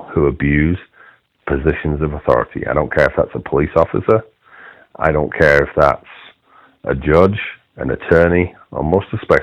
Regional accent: England, United Kingdom; now in Farmington, United States; originally I'm from England.

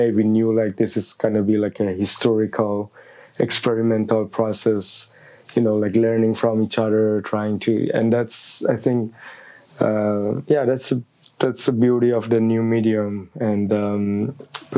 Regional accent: Iran; moved away as an adult; now in Paris, France; the first thing I can say, I'm from Iran, which is, I think, it's a quite a special things I always carry with me

